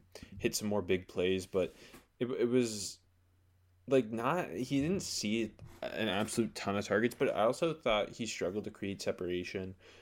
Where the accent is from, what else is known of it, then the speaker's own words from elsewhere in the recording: Canada; I love the pick as a Steelers fan, yeah, as a Canadian.